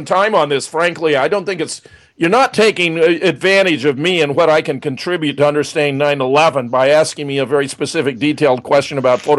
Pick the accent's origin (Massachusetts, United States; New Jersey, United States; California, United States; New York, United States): California, United States; born there; I was born in California.